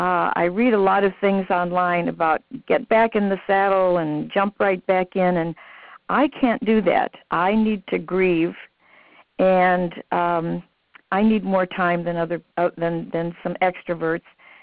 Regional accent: Sherrard, Illinois, United States; I'm from Sherrard, Illinois.

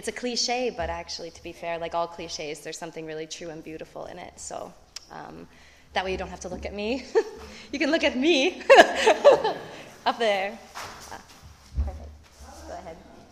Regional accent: Squamish, British Columbia, Canada; I grew up right outside of Vancouver in a town called Squamish. And now it would not be like this, but back when I was growing up, it was kind of a haven for people who didn't have jobs, for people who were poor, for people who couldn't afford Vancouver.

